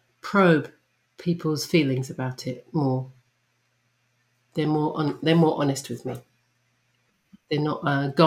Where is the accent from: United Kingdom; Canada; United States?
United Kingdom; England; accent: English; I'm African and I'm English, but I'm not American.